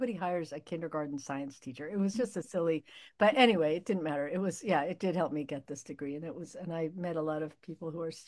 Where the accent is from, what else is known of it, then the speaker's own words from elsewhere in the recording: St. Johnsbury, Vermont, United States; born there; So I was born in St. Johnsbury, Vermont. I'm a sixth generation Vermonter, and have most lived most of my life here, although I've also sort of worked in every New England state.